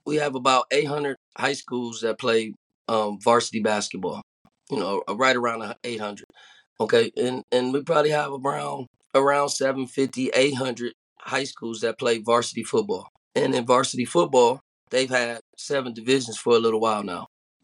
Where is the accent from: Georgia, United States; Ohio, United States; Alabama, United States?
Ohio, United States; Toledo; I grew up in Toledo, went to St. Francis de Sales High School.